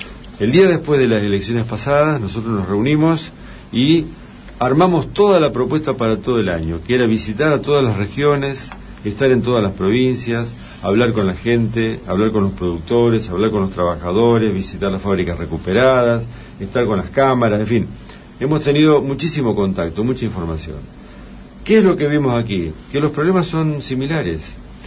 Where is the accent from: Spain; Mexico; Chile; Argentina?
Argentina